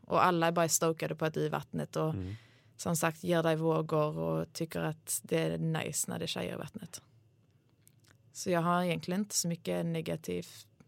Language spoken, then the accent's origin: Swedish; Sweden; Det var jag ganska stolt över mig själv. Som svensk i en portugisisk tävling.